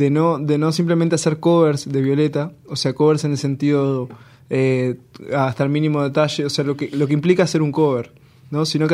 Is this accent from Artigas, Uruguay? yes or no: yes; Bella Unión, Artigas, Uruguay; en verdad yo vengo de Bella Unión, de Artigas